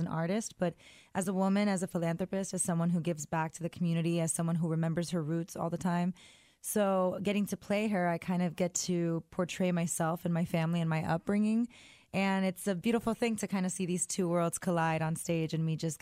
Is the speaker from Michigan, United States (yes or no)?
no; Miami, Florida, United States; Yeah, I'm actually originally from Miami, Florida. So I was actually raised with the music of … I mean, I'm Cuban-American. My parents are Cuban immigrants, so they came here around the 70s